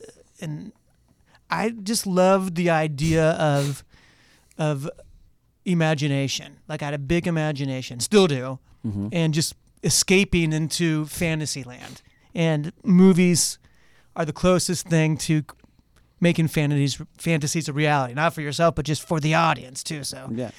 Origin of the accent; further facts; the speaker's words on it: Oakland, California, United States; now in Los Angeles, United States; I was born and raised in the Oakland Hills.